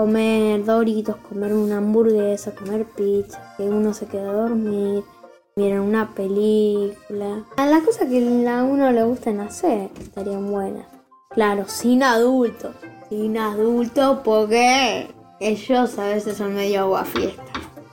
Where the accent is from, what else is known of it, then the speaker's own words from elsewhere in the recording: Buenos Aires, Argentina; soy de Argentina, Buenos Aires, provincia.